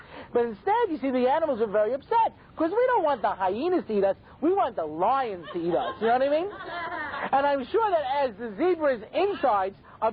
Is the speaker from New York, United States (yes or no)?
yes; New York, United States; now in California, United States; Now, I moved to California. One of the reasons was because I grew up in New York and I hated snow.